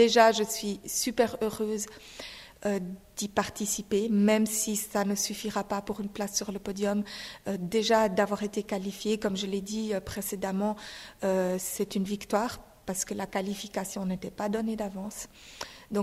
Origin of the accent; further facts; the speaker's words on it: Switzerland; malgré que j'ai grandi en Suisse, malgré donc 31 ans, plus donc toute mon enfance et ma scolarité faite en Suisse.